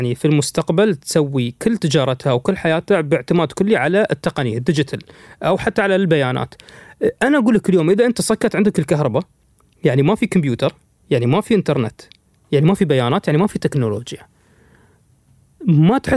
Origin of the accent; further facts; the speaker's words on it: United Arab Emirates; بس نحن حياتنا ما توقفت خاصة عندنا في الإمارات يعني